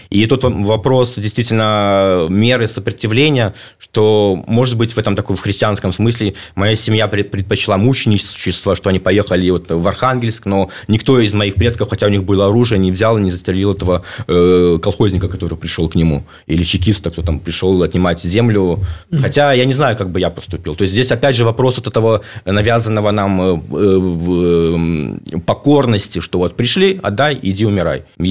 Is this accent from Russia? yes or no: no; Belarus; я считаю, я белорус, у нас есть белорусское государство, и я хочу, чтобы так и было дальше